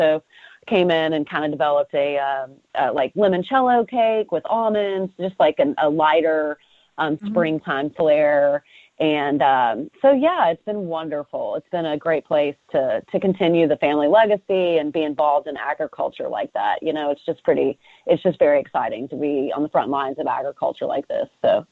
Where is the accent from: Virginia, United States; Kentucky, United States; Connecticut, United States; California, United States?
Virginia, United States; I grew up mostly in Virginia and then moved my way. Then I went to Alex and I met in Nashville.